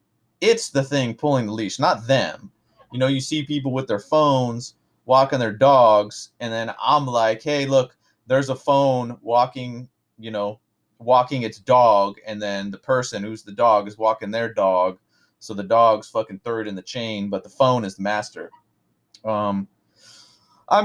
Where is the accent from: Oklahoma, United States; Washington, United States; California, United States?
California, United States; San Jose; I grew up here in California, United States of America, San Jose, California, which I am now. I didn't go anywhere.